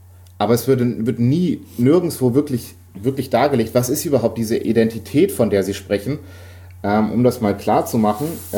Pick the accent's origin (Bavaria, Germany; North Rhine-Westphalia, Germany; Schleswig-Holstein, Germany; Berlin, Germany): Bavaria, Germany; Ich bin Franke.